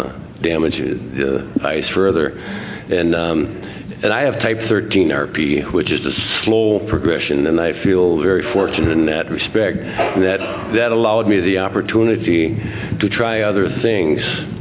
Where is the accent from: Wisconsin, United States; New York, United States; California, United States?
Wisconsin, United States; Eau Claire; As mentioned, I am from Wisconsin, actually Eau Claire, Wisconsin.